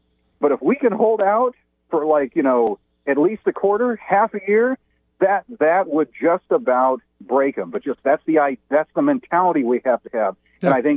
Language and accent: English; California, United States; moved away; You know, I was originally from California. We heard this stuff, God, since like the 90s.